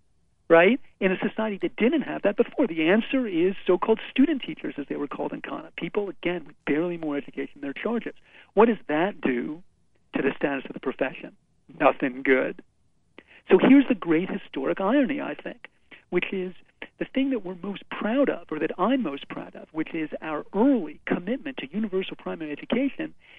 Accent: United States; which is something as an American to be proud of, I think.

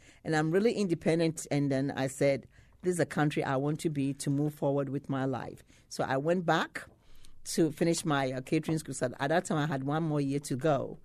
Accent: Ghana; Well, being a Ghanaian woman, you know, and if you have never, typical Ghanaian woman is very humble.

